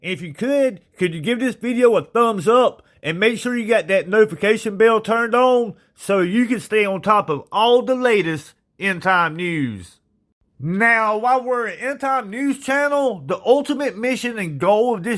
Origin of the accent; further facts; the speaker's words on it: South Carolina, United States; Guys, we got to get into this one. This is my home state.